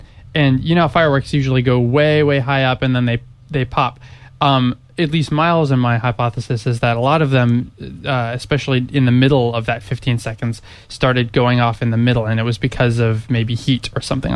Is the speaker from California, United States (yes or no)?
yes; San Diego, California, United States; So I was up here. I didn't see fireworks, but I'm from San Diego